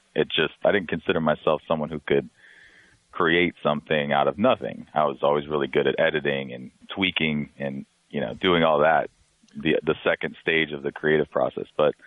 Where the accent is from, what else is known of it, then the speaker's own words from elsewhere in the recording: Arizona, United States; I got to go to my home state, which is Arizona